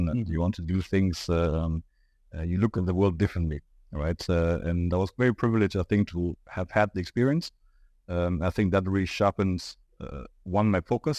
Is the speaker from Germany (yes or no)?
yes; Germany; English is a second language; moved away as an adult; So I'm originally German. And my first touch point with Africa was in 2010. That's when I first moved to Africa.